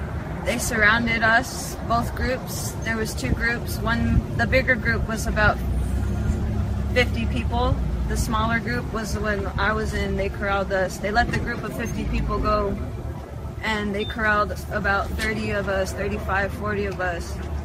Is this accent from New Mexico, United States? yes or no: yes; Dulce, New Mexico, United States; I'm from the Hickory Apache Nation in Dulce, New Mexico.